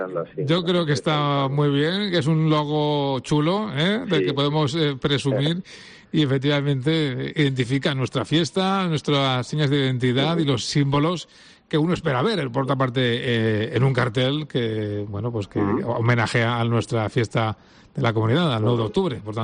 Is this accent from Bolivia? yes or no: no; Valencian Community, Spain; de lo que nos distingue como valencianos